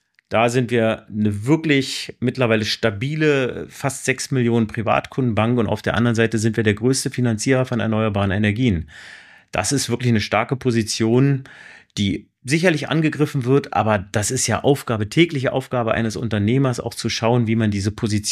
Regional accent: Berlin, Germany; Genau, du bist hier in Berlin und ich bin auch Berliner. Ich bin vor 52 Jahren hier in Berlin geboren und ich habe als 16-Jähriger von der Ostseite auf die Mauer geguckt, als sie gefallen ist.

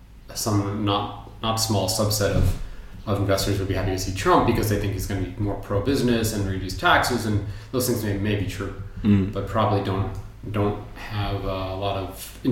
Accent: United States; none of this is coming from a point of pride as an American

